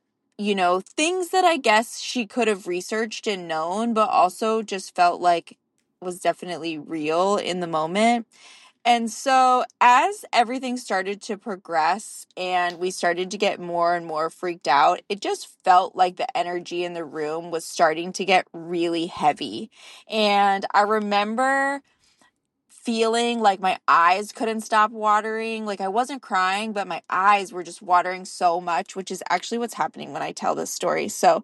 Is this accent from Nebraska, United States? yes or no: no; North Carolina, United States; I am from North Carolina